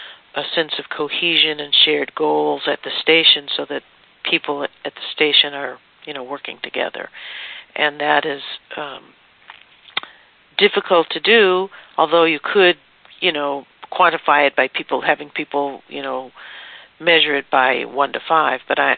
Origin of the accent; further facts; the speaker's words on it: Los Angeles, California, United States; I'm from South Los Angeles.